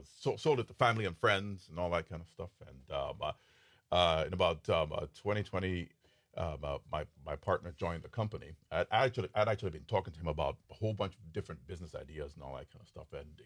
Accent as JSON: {"language": "English", "country": "Ghana", "moved": "as an adult", "lives_now": "Appleton, United States", "said": "Yeah, I'm originally from Ghana in West Africa."}